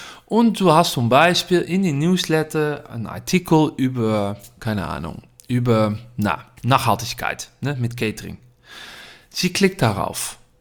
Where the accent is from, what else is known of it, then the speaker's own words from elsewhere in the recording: Netherlands; German is a second language; Na, dreimal raten, woher ich komme. Ich komme aus Holland.